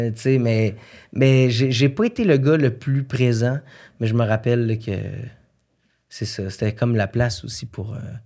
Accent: Saint-Élie-de-Caxton, Quebec, Canada; Moi, je viens de Saint-Élie-de-Caxton.

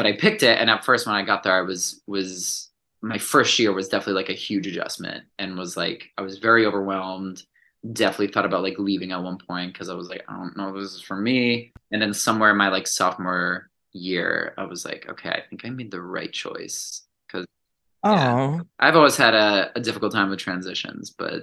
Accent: Delaware, United States; I'm from Delaware, which yes, also Anna who's LA who's on your show. We went to high school.

